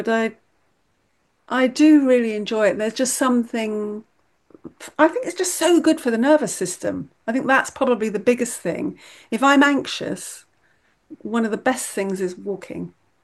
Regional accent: London, United Kingdom; also born or lived in Greece / Venezuela; I was raised in London. I lived in London most of my life. I've lived abroad as well. I lived in Greece for a few years. I've lived in Venezuela.

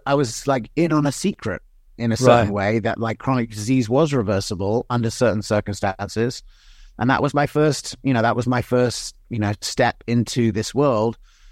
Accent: England, United Kingdom; born or raised there; also born or lived in United States

